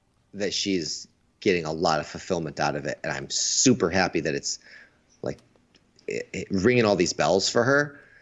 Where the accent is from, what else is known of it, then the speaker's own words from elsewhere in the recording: Chicago, Illinois, United States; And it takes place in Chicago, my hometown. So it's kind of fun to see these big monsters destroying my city.